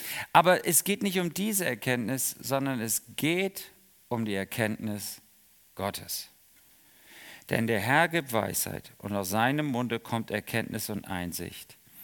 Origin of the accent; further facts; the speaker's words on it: Rhineland, Germany; Bei uns im Rheinland ist das manchmal komisch.